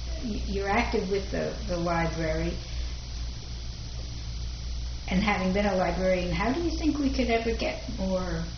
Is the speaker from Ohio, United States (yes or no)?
no; New Jersey, United States; And I can understand that, because I'm from New Jersey, and some of those Jersey beaches used to be the real party places that everybody went